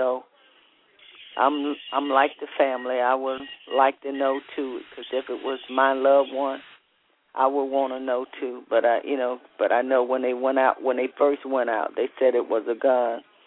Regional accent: Goshen, Mississippi, United States; I'm from Goshen, Mississippi.

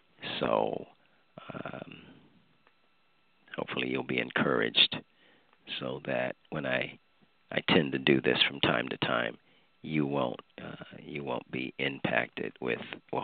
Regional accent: Cleveland, Ohio, United States; And so from California to Maine, from the Great Lakes, my hometown, Cleveland, down to the Big Star State of Texas, and everything in between.

